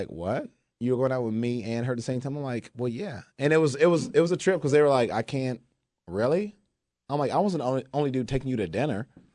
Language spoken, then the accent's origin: English; Decatur, Georgia, United States; It's like, I'm from Decatur, Georgia.